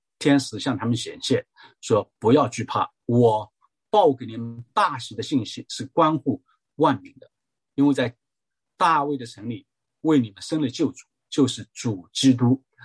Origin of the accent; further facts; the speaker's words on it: China; 而且我们中国人哈，那个现在当然那个政府反对这个那个过圣诞节